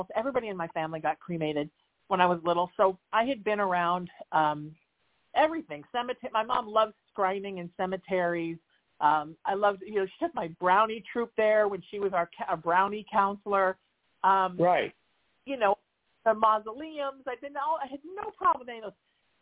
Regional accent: Huntington Beach, California, United States; Anaheim was pretty far away for me to go to driving school because I grew up in Huntington Beach.

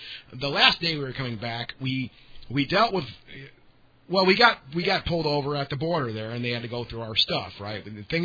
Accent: Warren, Michigan, United States; And I'm like, I'm from Warren.

